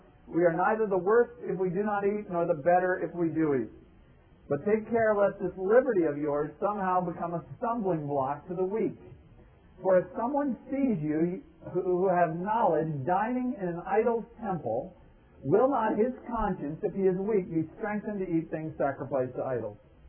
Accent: Charleston, South Carolina, United States; You have to understand that we're from Charleston, South Carolina, my husband an Episcopalian, I'm a Catholic, and our response was, we are not Baptists.

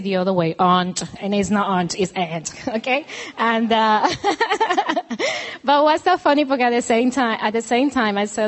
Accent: Puerto Rico; or for my case, I come from Puerto Rico.

